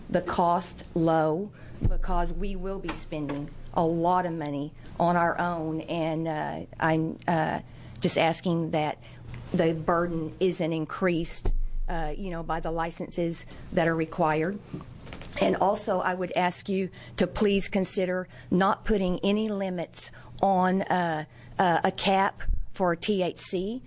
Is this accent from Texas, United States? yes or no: no; Oklahoma, United States; moved away as an adult; now in Portland, United States; And I know I sound like a foreigner. Mm-hmm. I was born and raised in Oklahoma, but I moved here in 1979, and I have real Oregonian children.